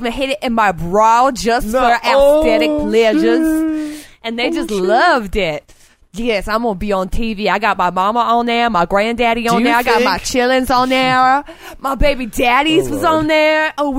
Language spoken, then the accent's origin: English; Atlanta, Georgia, United States; born there; I was born in Atlanta.